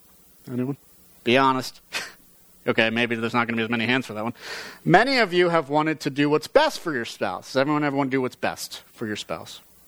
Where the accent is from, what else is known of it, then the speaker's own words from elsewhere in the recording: New Jersey, United States; Most know that I come from New Jersey. I don't want to hear any groans. It is there where my family resides.